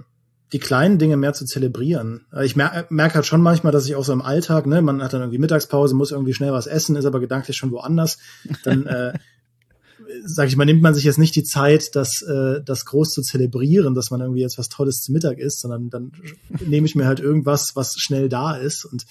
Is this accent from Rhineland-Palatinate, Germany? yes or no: yes; Trier, Rhineland-Palatinate, Germany; da bin ich nach dem Test in meine Heimat gefahren, nach Trier